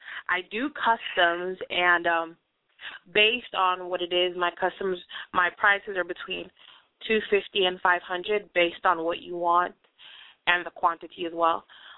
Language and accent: English; Sierra Leone; I'm from Sierra Leone, but my dad's side of the family is from Magbema Chiefdom, which is in Sierra Leone.